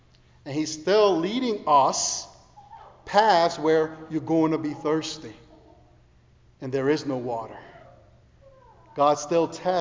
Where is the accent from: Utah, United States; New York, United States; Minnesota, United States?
New York, United States; New York City; I still remember growing up in New York City.